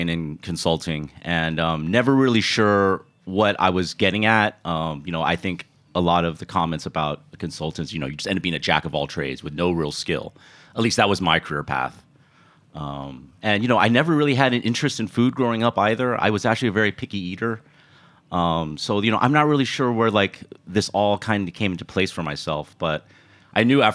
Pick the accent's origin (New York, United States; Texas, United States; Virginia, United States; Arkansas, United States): Texas, United States; Houston; also born or lived in Austin; I was born in Austin, but my formative years were spent in Houston. So growing up in Houston, spending a lot of time in the in Little Saigon, that strip, which when I was growing up was downtown Houston